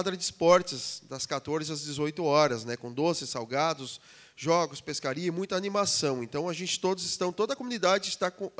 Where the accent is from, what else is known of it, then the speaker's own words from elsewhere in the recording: Rio Grande do Sul, Brazil; nós aqui, nós somos gaúchos